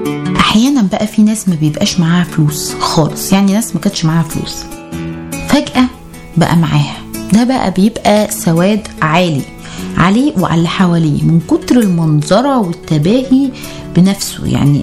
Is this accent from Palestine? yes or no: no; Egypt; انا طول الوقت انا مش من هنا، انا اجنبية عشان انا فظيعة في اللغة، يعني انا اصلا مصري واهلي مصريين.